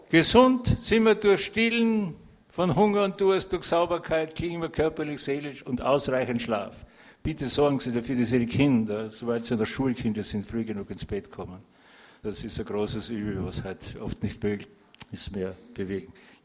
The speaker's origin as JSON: {"language": "German", "country": "Austria", "lives_now": "Luxembourg", "said": "das ist bei uns in Österreich von Ende August bis Mitte Mai, oft bis Juni. Und hier in Luxemburg wird es ungefähr so ähnlich sein."}